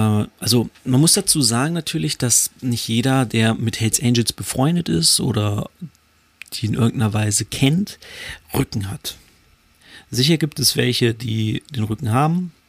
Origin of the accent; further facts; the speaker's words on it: Hanover, Lower Saxony, Germany; Ich komme ja aus Hannover